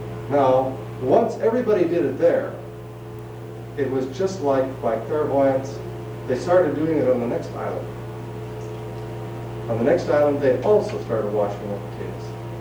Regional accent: Alberta, Canada; I'm just going to say, I'm a Canadian, and I come from Alberta

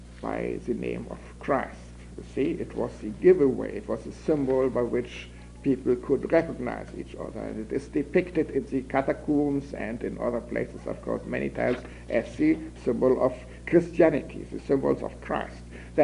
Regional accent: United States; I'm an American, I'm not doing it.

